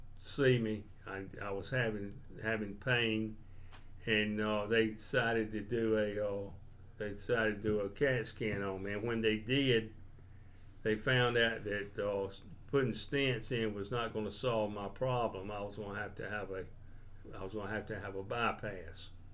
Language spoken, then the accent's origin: English; Hobgood, North Carolina, United States; They were all raised up on the farm. I accepted Christ at a very early age. I was raised up in the Baptist Church of Hobgood and raised all my family up there.